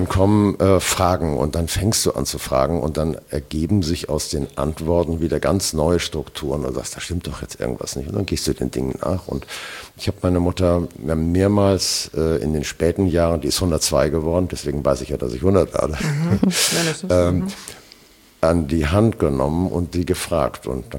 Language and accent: German; Hamburg, Germany; Doch, ich bin Hamburger. Mein Vater, ja, ich bin Hamburger. Mein Vater ist aus Riga. Und meine Mutter ist aus Westfalen.